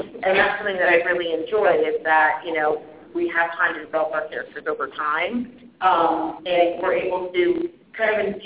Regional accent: Midwest, United States; now in New York, United States; So I've been in New York for about 7 years, but I'm from the Midwest originally, and so I went to school for theater there too.

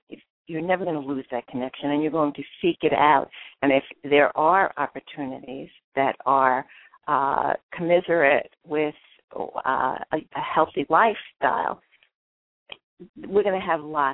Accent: Brooklyn, New York, United States; now in Albany, United States; In Albany, I came in from Brooklyn. I was a Brooklyn kid and came up and got involved with grassroots organizations and made a difference.

